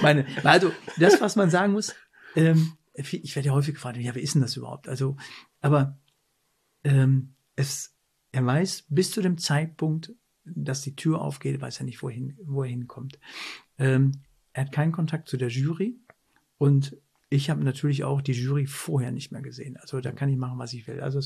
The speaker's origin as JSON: {"language": "German", "town": "Werne", "region": "North Rhine-Westphalia", "country": "Germany", "said": "Also ich sage immer Dortmund, ich komme ja aus Werne, aber Werne sagt keinem etwas."}